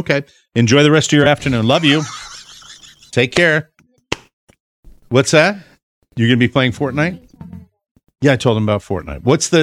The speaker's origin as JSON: {"language": "English", "country": "Ireland", "said": "I'm Irish."}